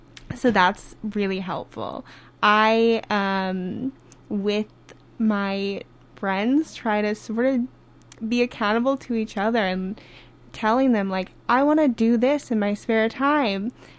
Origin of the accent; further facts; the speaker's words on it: Minnesota, United States; also born or lived in New Hampshire; So I grew up in Minnesota in the cities. I went to college for history and art history. I then moved out to New Hampshire for grad school and was out there for a while